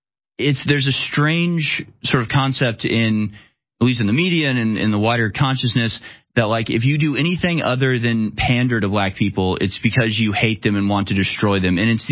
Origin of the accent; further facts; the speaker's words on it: Houston, Texas, United States; I grew up in Houston. I was always like a minority in all the schools I went to.